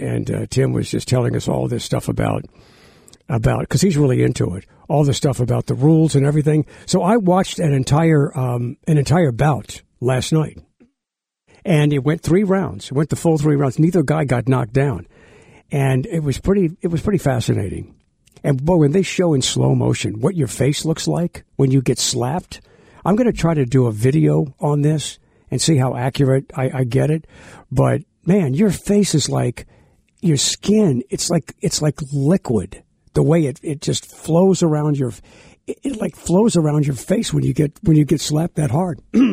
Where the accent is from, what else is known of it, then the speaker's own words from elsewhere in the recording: Metairie, Louisiana, United States; also born or lived in New Orleans; I was born in New Orleans, and then my parents moved out to Metairie because it was more affordable.